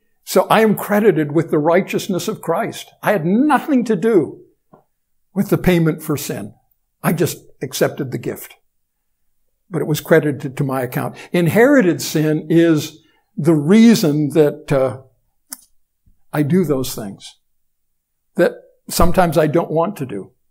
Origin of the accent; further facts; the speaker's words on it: Canada; my grandparents' decision to immigrate from Great Britain to Canada, it wasn't my decision, but I'm a Canadian because of a decision somebody else made.